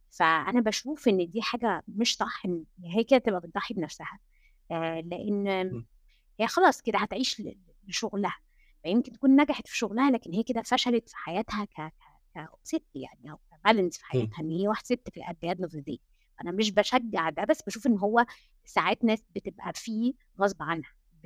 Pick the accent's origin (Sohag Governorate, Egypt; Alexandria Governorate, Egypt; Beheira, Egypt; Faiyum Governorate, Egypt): Alexandria Governorate, Egypt; Alexandria; moved away as an adult; also born or lived in Cairo; now in England; طبعا انا عشان اطلع اصلا من اسكندريه للقاهره، ده خد اقناعات كتير لاهلي